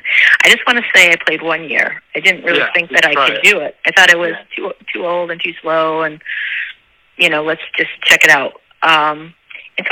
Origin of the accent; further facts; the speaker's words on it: Denver, Colorado, United States; And I grew up in Denver, Colorado, went to college at UC Berkeley.